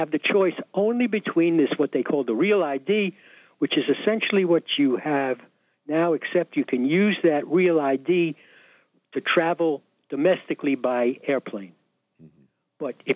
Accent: Brooklyn, New York, United States; I'm also from Brooklyn.

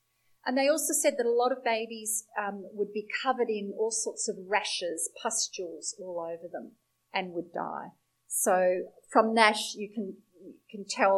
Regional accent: South Africa; I grew up in South Africa

